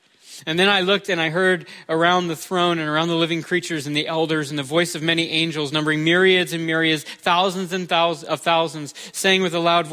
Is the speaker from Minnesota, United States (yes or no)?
no; Florida, United States; You have to forgive me. I'm from Florida.